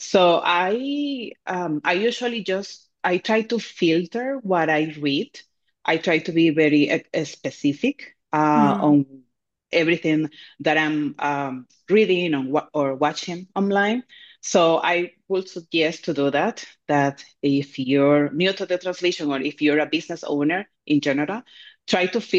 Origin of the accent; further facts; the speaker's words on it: Venezuela; now in California, United States; I'm from Venezuela, but when I moved to California, I didn't know what